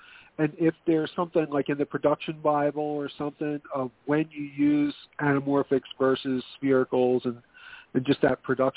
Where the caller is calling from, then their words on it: Philadelphia, Pennsylvania, United States; Hey, Simon. … calling from Philadelphia.